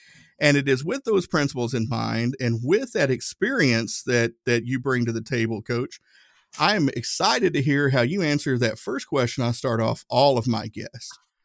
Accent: Tennessee, United States; I grew up Southern Baptist. I'm from Tennessee.

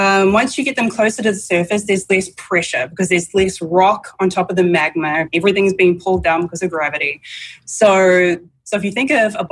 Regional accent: New Zealand; New Zealand. And when I'm in New Zealand, my accent is much stronger, I promise.

